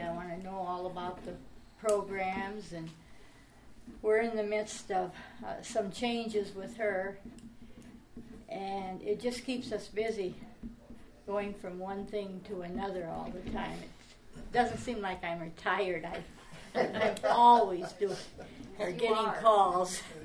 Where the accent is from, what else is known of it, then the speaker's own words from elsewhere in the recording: Lancaster, United States; from the Lancaster area. I taught in the Lancaster schools.